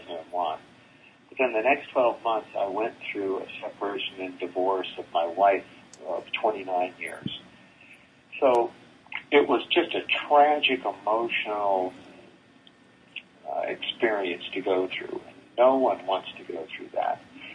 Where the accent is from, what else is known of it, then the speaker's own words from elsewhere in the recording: Florida, United States; I was born and raised in North Florida